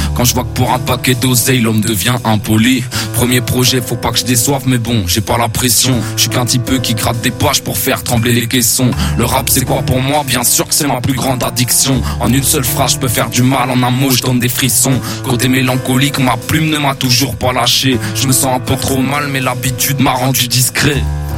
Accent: Saint-Saturnin, Pays de la Loire, France; Moi, je suis d'Angers, mais dans la campagne, à côté. Je suis pas loin de Brissac-Quincé, dans un village qui s'appelle Saint-Saturnin. Oui. Et voilà, j'ai grandi là-bas.

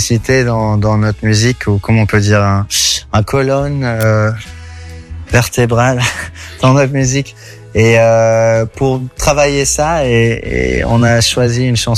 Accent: Brussels, Belgium; now in Paris, France; on parle anglais entre nous, même si on a grandi à Bruxelles

